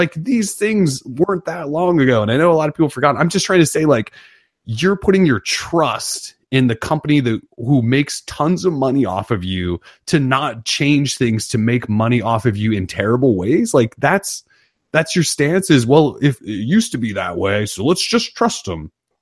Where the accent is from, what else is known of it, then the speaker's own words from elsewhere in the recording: Montana, United States; now in Portland, United States; I grew up in Montana. We had no choices for anything.